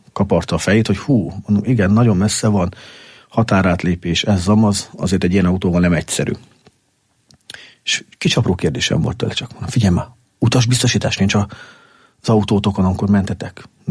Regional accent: Miskolc, Borsod-Abaúj-Zemplén, Hungary; now in Eger, Hungary; Hát induljunk ki abból, hogy én nem tőzsgyökeres, egri vagyok. Én Borsod megyei származású Miskolc, ugye bár, mi hazánk, vagy az én szülővárosom.

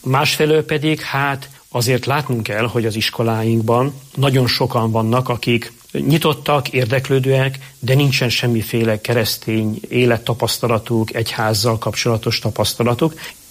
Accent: Romania; mert én, aki a 80-as években nőttem fel, hát hasonló tapasztalatokat szereztem, mint amit ő, illetve sokszor azt is érzem, hogy hasonló egyházi életet éltek, mint amit mi is éltünk Romániában, ugye 80-as években.

